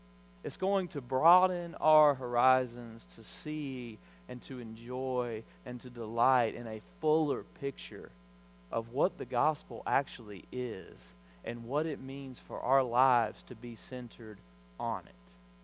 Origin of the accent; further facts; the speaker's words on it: Alabama, United States; Now, when I was growing up in South Alabama, I pretended to be an athlete.